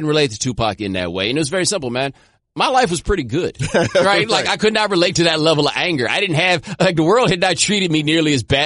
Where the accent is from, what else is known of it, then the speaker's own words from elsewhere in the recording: Houston, Texas, United States; Well, also, we're from Houston